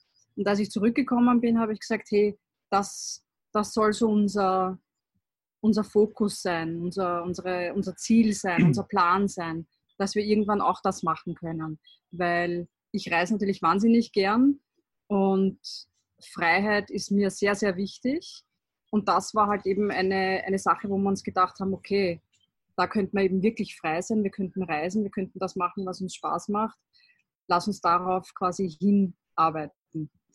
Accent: Vienna, Austria; Und ich komme ja ursprünglich aus Wien.

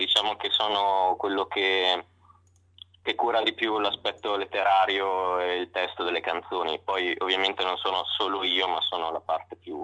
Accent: Pesaro, Marche, Italy; born there; now in Milan, Italy; per qualche anno ho suonato con altre band nel mio paese natale, a Pesaro. E poi, trasferendomi al nord

